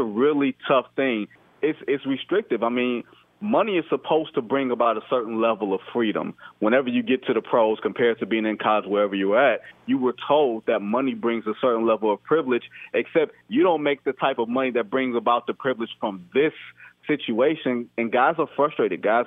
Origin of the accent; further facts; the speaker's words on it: Detroit, Michigan, United States; I'm a kid from Motown